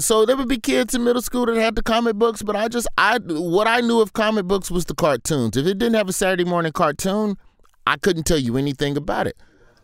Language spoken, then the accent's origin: English; Birmingham, Alabama, United States; growing up in Birmingham, you did not go to the white side of town unless a white classmate had a birthday or unless it was time to go Christmas shopping.